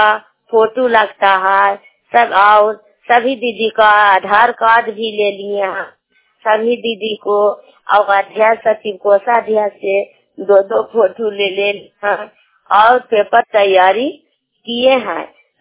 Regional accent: Harnaut, Bihar, India; और गाँव की रहने वाली हूँ। सीएम की काम करती हूँ और हरनौत नालंदा जिला को रहने वाली हूँ।

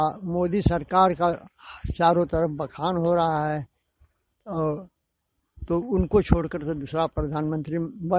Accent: Jalalabad, Uttar Pradesh, India; ग्राम post Jalalabad, जिला गाजीपुर का रहने वाला हूँ।

